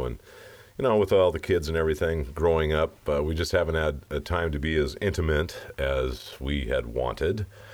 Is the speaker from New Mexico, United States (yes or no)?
yes; Albuquerque, New Mexico, United States; I'm from Albuquerque.